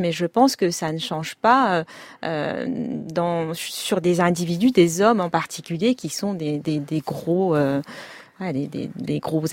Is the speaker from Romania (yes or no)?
no; Tunisia; Moi, je viens de Tunisie.